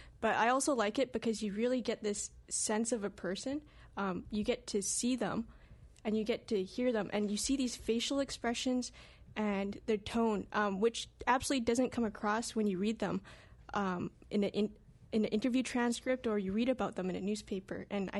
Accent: Vancouver, British Columbia, Canada; like I was born in Canada and born in Vancouver, and I didn't really know much about Chinese Canadian history at all.

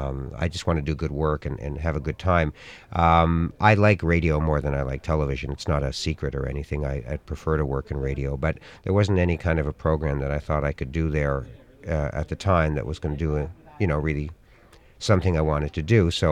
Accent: Toronto, Ontario, Canada; It has been everywhere except in Toronto, my hometown. That really hurt me, because it is my hometown, and I know that it's a sport in Canada to put Toronto down, but, I mean, my family lives there, my friends for my whole life live there

